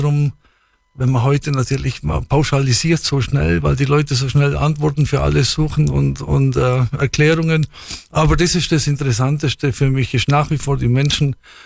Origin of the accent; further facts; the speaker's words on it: Bavaria, Germany; Und wenn du als Allgäuer da mittendrin stehst